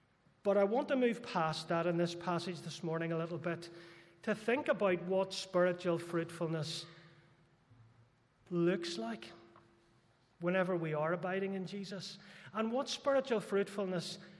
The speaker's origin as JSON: {"language": "English", "town": "Belfast", "region": "Northern Ireland", "country": "United Kingdom", "tie": "born or raised there", "said": "I grew up in Belfast."}